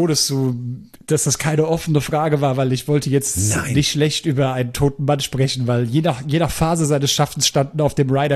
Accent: Hesse, Germany; accent: Hessian dialect; Ich wurde diese Woche von einer guten Freundin, die jetzt schon seit einigen Jahren hier in Hessen lebt, aber noch immer so ihre Schwierigkeiten mit unserem Dialekt hat

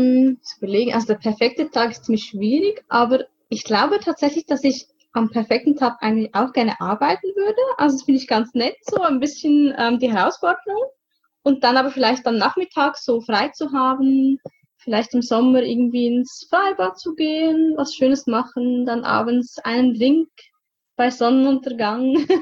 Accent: Aargau, Switzerland; ich bin 34 Jahre alt. Ich komme aus der Schweiz, genauer aus dem Kanton Aargau im Norden der Schweiz.

